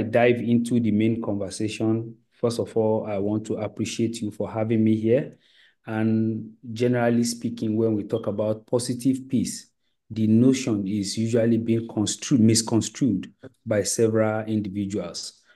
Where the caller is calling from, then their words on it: Jimeta, Adamawa, Nigeria; I'm currently in Adamawa State, Jimeta specifically, which is the city center of Adamawa State in Nigeria.